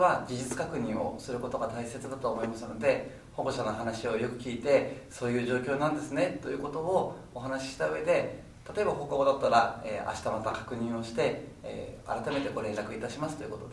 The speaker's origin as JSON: {"language": "Japanese", "region": "Tokyo", "country": "Japan", "tie": "born or raised there", "said": "私が東京都の教員を志望したのは、東京都が生まれ育った故郷であるからです。"}